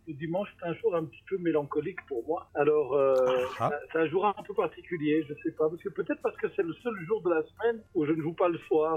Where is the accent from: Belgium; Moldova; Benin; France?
Belgium; Brussels; moi j'ai grandi à Bruxelles, dans le quartier pauvre